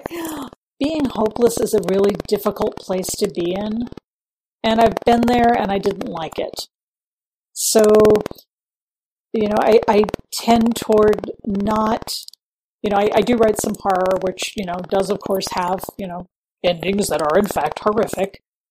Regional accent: New York City, New York, United States; because I'm from New York City originally, and we used to go to Shakespeare in the Park when I was a kid.

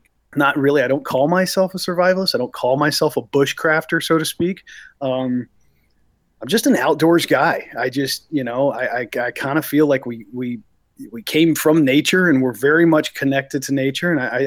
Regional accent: Florida, United States; I'm a third generation Floridian, man. I grew up here in Florida

